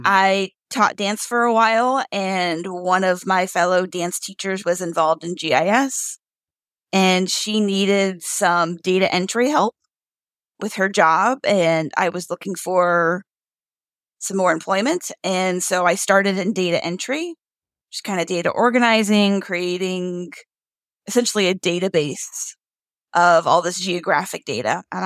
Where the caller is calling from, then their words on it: Omaha, Nebraska, United States; I am calling from Omaha, Nebraska in the United States.